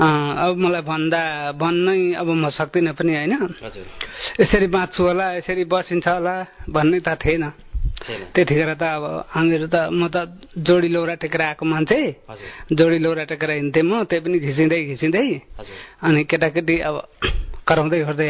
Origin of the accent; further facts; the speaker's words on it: Emire, Dagana, Bhutan; म दागाना इमिरेको हुँ म मान्छे, इमिरे ब्लकको, मेरो घर नम्बर 36 हो